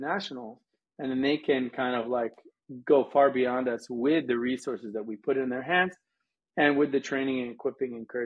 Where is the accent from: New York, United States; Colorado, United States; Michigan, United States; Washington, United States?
Colorado, United States; I'm half American, half Lebanese, but I grew up as a Westerner. I mean, I grew up in Colorado, mm-hmm. not speaking Arabic.